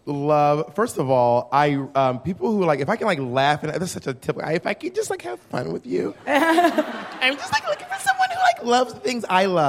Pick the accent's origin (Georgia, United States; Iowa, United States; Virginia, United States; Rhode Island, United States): Georgia, United States; Atlanta; I've been traveling. I am from Atlanta, Georgia.